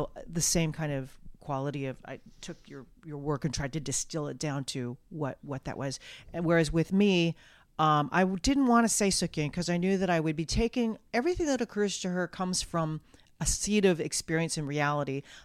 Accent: Lynn Valley, British Columbia, Canada; I was raised in Lynn Valley and I'm like first gen Chinese Canadian.

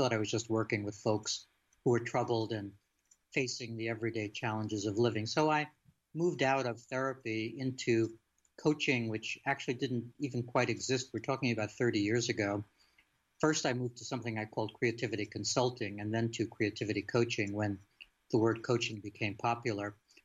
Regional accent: Bronx, New York, United States; also born or lived in Brooklyn; I grew up in the Bronx in one of those extended crazy-making families with, you know, lots of nutty siblings and aunts and uncles and the whole thing. But my mom and I moved out to Brooklyn when I was about 5 years old

